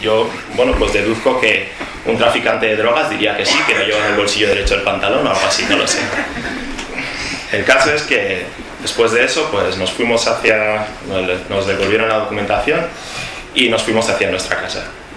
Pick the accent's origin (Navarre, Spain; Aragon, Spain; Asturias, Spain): Aragon, Spain; Huesca; tengo 21 años, estudio periodismo en la Universidad Complutense de Madrid y, como ya habréis notado todos en mi acento, soy de Huesca de toda la vida.